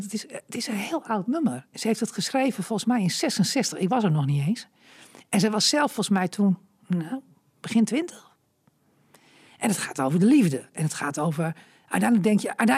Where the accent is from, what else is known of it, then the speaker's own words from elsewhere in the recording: Groningen, Netherlands; born there; Ik ben natuurlijk een meisje van het Hoge Land. Hè, want ik ben geboren in Westerhemden.